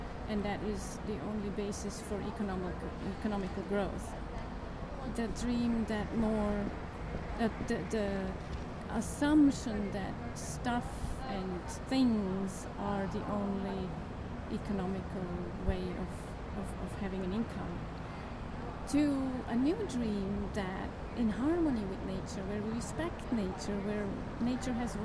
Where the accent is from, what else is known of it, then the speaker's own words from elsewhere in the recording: Switzerland; English is a second language; I am from Switzerland